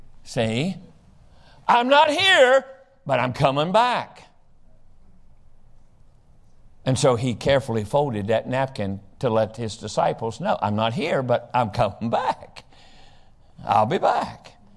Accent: West Virginia, United States; I'm originally from West Virginia, stereotypical West Virginia. That's where I'm from. I'm a hillbilly.

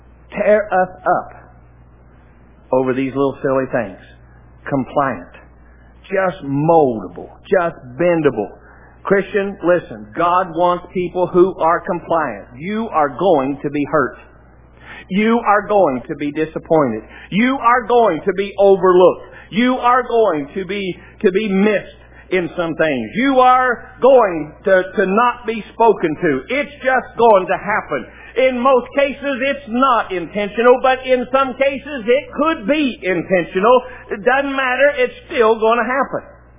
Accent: West Virginia, United States; I mean, I'm a hillbilly from West Virginia. I didn't know what an acronym was.

